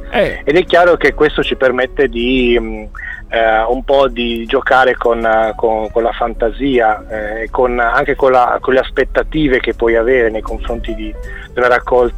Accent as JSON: {"language": "Italian", "town": "Cagliari", "region": "Sardinia", "country": "Italy", "tie": "born there", "said": "Allora, io sono nato a Cagliari."}